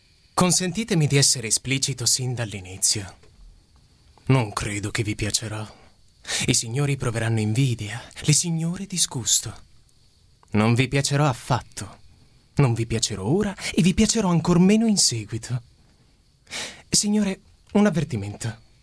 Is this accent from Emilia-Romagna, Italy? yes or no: no; Palermo, Sicily, Italy; now in Rome, Italy; Vengo da Palermo, però vivo a Roma da 2 anni e mezzo più o meno ormai.